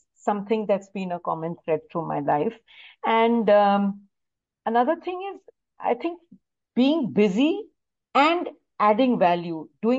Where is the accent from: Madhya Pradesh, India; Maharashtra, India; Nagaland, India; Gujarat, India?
Maharashtra, India; Mumbai; now in Delhi, India; I grew up in Bombay. I did my studies, school, college, and most of my chartered accountancy I completed in Bombay. My cost accountancy also I completed in Bombay.